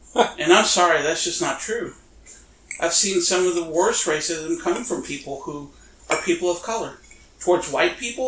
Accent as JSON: {"language": "English", "town": "Dallas", "region": "Texas", "country": "United States", "also_born_or_lived": "Hondo, United States", "said": "well, dude, you know I'm from Dallas. No, where are you really from? Yeah. I was like, well, I was born in Hondo."}